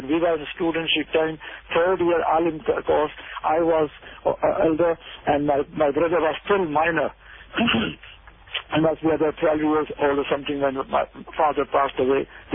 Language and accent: English; Rawalpindi, Punjab, Pakistan; we are from Punjab, Rawalpindi. And Rawalpindi is a city that I was born